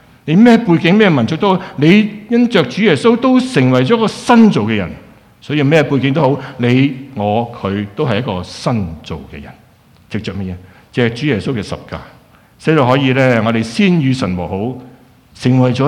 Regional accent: Qingyuan, Guangdong, China; 我本身是清远人，就是不知道什么话了

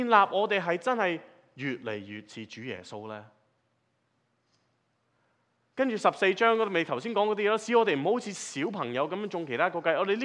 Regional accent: China; 可能我们中国人有时更加是习惯这套，是吧？兜弯来讲话的，是吧？

